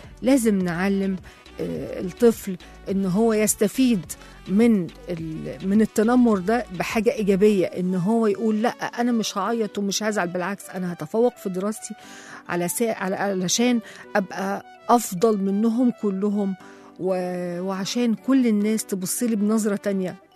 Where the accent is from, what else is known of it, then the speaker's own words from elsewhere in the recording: Egypt; حتى في الفن يعني في فنانين كتير عندنا في مصر برضو وصلوا للعالمية برضو باجتهادهم